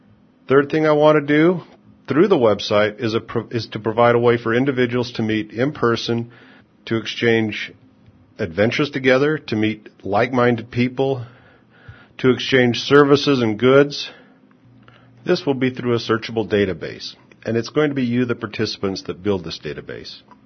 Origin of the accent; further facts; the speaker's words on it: United States; and I'm from America, the United States.